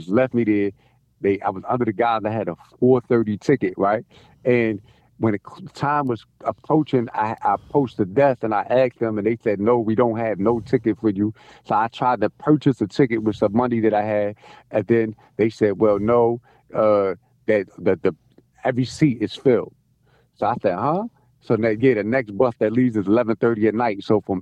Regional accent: New York City, New York, United States; So look, I'm from Spanish Harlem. You hear me? I just lived in the Bronx

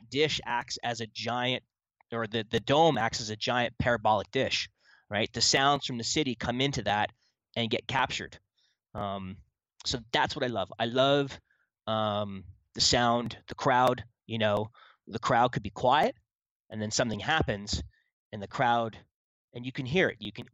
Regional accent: Brampton, Ontario, Canada; So I grew up in Brampton, and I grew up a 10-minute bike ride from the station.

